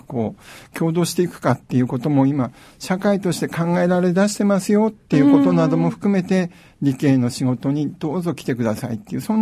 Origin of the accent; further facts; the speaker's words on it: Yakumo, Hokkaido, Japan; born there; 八雲町の、はい、まあ、落とし部で生まれました。